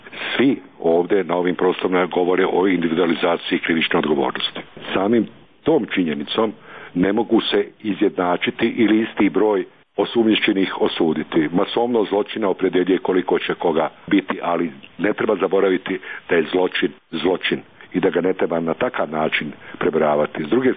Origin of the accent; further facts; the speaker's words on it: Bosnia & Herzegovina; Kod nas u Bosni i Hercegovini ima jedna narodna poslovica.